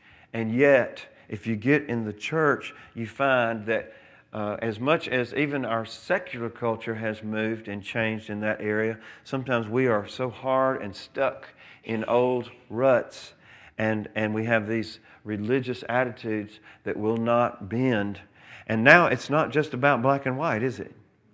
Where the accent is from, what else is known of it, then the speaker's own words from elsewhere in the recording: Montgomery, Alabama, United States; I was raised in the South. I spent a lot of my childhood in Montgomery, Alabama. And I had a precious Baptist grandmother